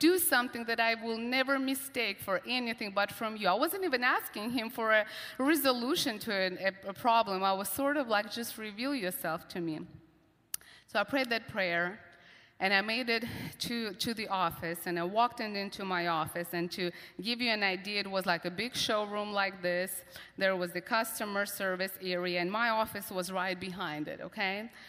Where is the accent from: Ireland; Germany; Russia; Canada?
Russia; English is a second language; now in United States; I was not born and raised in Texas or even Louisiana, so I'm from Russia. So we immigrated here, and we were 2 years into our immigration